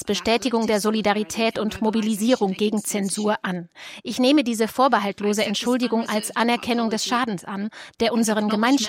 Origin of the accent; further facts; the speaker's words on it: Palestine; Egal, was wir hier als Palästinenser durchmachen